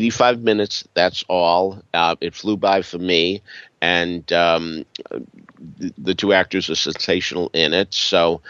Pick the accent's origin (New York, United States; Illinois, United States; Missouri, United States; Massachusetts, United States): Massachusetts, United States; Arlington; an actress from my hometown of Arlington, Massachusetts